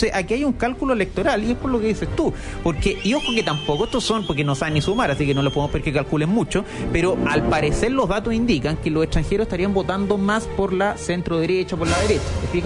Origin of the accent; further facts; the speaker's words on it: Chile; esto yo te lo estoy diciendo como particular, como ciudadano, como chileno